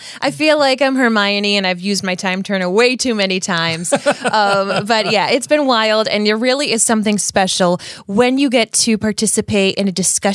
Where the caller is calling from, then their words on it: Providence, Rhode Island, United States; We're tuning in from Providence, Rhode Island, so sit back, relax, and let's all have a good cry.